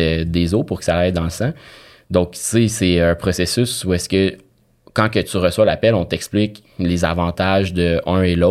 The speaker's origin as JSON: {"language": "French", "region": "Quebec", "country": "Canada", "said": "Tu sais, moi, je viens de l'Abitibi."}